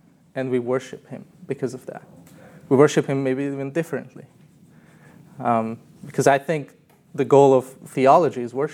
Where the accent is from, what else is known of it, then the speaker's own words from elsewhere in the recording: Hungary; English is a second language; moved away; So I grew up in Hungary. I think most of you know that. That's a small, small country in Eastern Europe.